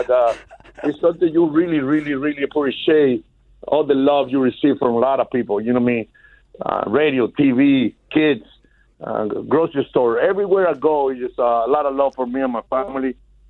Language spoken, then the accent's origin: English; Venezuela; Look, I come from Venezuela, bro